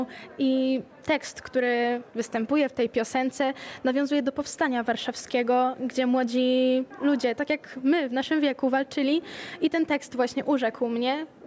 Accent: Palikówka, Subcarpathian Voivodeship, Poland; pochodzę z Palikówki.

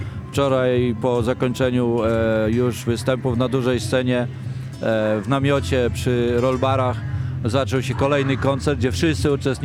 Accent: Cieszanów, Subcarpathian Voivodeship, Poland; często spotykam się właśnie w kraju, gdzie pada hasło, skąd jestem? Cieszanów.

